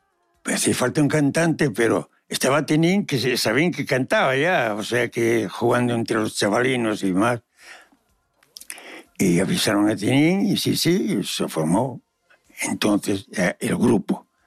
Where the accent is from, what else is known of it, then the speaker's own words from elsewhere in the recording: La Felguera, Asturias, Spain; porque yo vengo de La Felguera